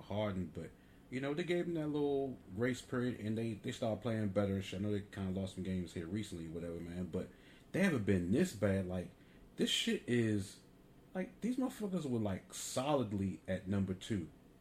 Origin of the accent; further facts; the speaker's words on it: Milwaukee, Wisconsin, United States; I'm from Milwaukee.